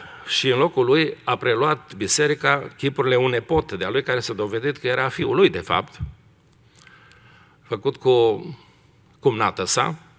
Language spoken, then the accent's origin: Romanian; Romania; Printre altele, uităm că și noi suntem români, nu?